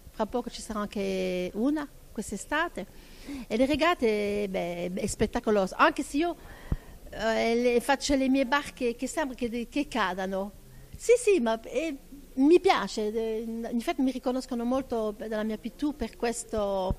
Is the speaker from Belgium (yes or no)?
yes; Belgium; Sono belga, ma in Belgio non abbiamo queste belle giornate di sole come c'è qua.